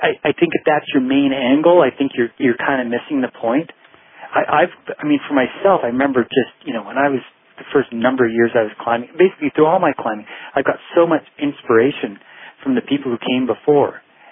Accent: Canada; When I was a kid, I grew up in Canada

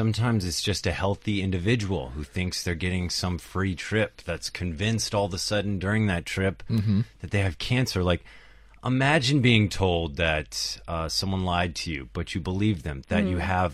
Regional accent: United States; You know, as an American, though

